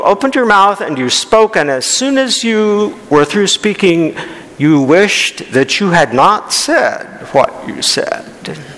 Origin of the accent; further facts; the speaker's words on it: Topeka, Kansas, United States; Let us say that you are growing up in Topeka, Kansas, as I was